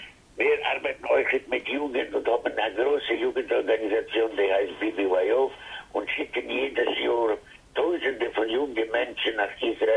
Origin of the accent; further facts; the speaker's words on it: Lviv, Lviv Oblast, Ukraine; also born or lived in Drohobych; Ich bin geboren neben Lemberg in der Stadt Ezdrohobitz. Und also ich bin 10 Jahre gewesen, bin ich mit meiner Familie gegangen nach Lemberg und in Lemberg bin ich schon gegangen in das hebräische Gymnasium.